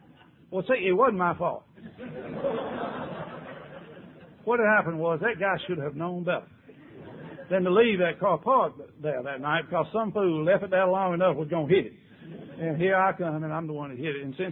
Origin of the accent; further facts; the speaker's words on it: Georgia, United States; I said, well, I'm from Georgia. And God, they just howled, you know. They never had heard anybody talk regular like we talk.